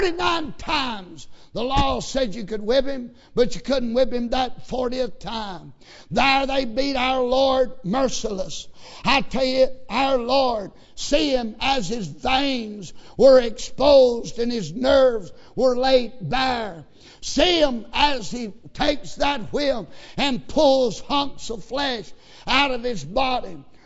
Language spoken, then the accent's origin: English; United States; not because I'm an American, not because my ancestor was from Ireland, not because I live in Kentucky